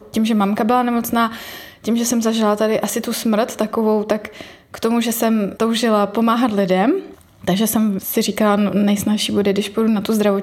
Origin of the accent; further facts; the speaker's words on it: České Budějovice, South Bohemian Region, Czechia; born there; Já jsem se narodila v Českých Budějovicích. Vyrůstala jsem jako jediný dítě svých rodičů.